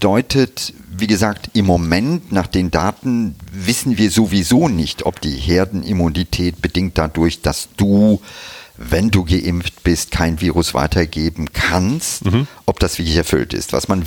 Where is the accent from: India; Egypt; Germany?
India; weil, wie gesagt, mit meiner Kindheit in Indien etc., ne, wir sind sehr früh schon gereist